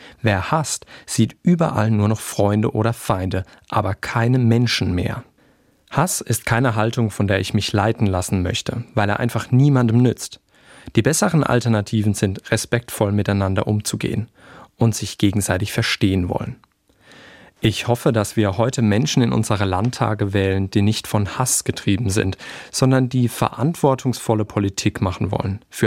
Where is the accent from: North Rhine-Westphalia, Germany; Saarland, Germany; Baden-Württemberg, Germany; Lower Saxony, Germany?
Baden-Württemberg, Germany; Ich stehe in meinem Heimatort in der Nähe von Karlsruhe